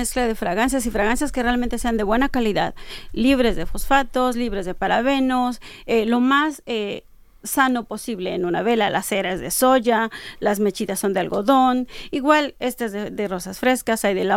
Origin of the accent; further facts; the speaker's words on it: Puebla, Mexico; soy de México, nací en Puebla